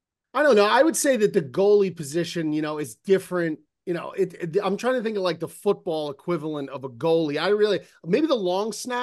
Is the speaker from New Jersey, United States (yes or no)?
yes; New Jersey, United States; I'm from Jersey, so I grew up around, you know, Marty Brodeur